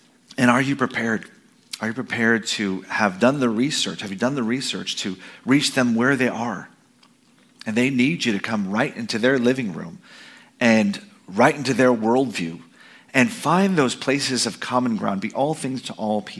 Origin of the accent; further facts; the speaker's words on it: California, United States; Yeah, I'm from here. I'm from Sonoma County.